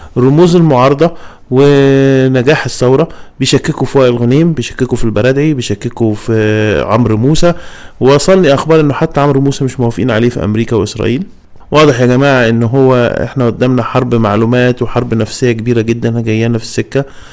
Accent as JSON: {"language": "Arabic", "country": "Egypt", "said": "طبعا انا كواحد مصري يهمني ان انا اشوف"}